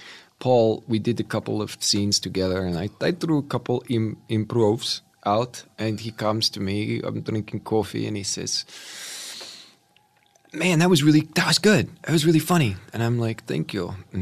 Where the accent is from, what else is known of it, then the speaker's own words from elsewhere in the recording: Kansas, United States; And I was like, I'm from Kansas, man.